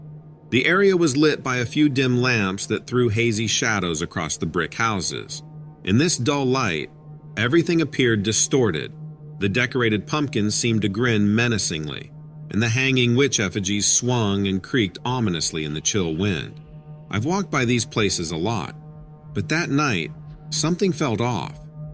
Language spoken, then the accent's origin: English; Salem, United States; I grew up here in Salem. I always felt like I owed it to my hometown to keep it safe